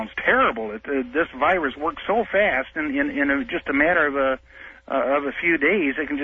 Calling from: Edmonds, Washington, United States; Hello, Art. I'm calling from Edmonds in KVI country here, 570.

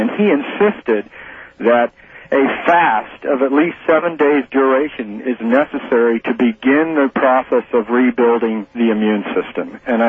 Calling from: Madison, Wisconsin, United States

